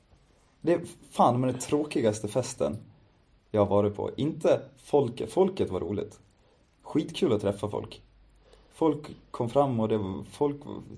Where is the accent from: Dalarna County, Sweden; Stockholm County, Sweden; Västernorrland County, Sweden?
Dalarna County, Sweden; Falun; Första gången jag inte firar hemma i Falun.